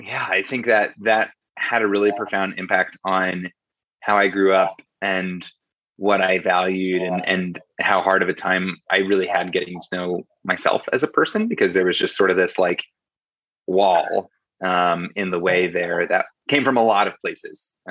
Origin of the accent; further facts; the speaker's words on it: Indiana, United States; what's the number one thing about growing up in Indiana. And for me, it was all about kindness.